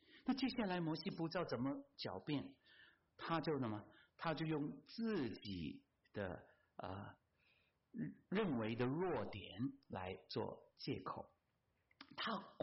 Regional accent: Guangdong, China; 我们广东人说很会推搪，很会推迟

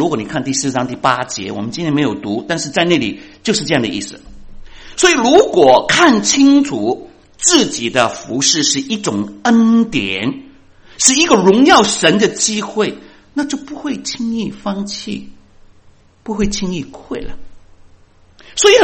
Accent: China; 我们中国人说受人之托怎么忠人之事

